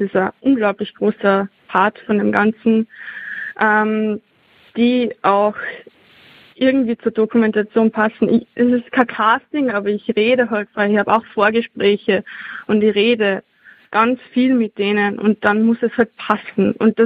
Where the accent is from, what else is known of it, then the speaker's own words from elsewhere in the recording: Austria; weil ich bin aus Österreich